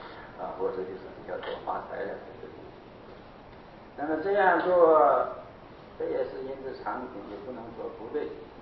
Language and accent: Chinese; Hong Kong; 这个我是从香港来的，所以就说话有的时候就会想起来香港的事。